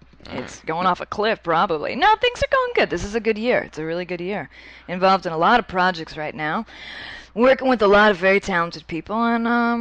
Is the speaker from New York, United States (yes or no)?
no; New Hampshire, United States; also born or lived in Massachusetts; I was born in Massachusetts. I have a mouthful of red vine. But I grew up in New Hampshire.